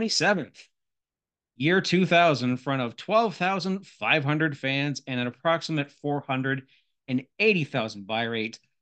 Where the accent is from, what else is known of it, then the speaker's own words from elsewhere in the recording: Canada; I'm my Canadian is showing.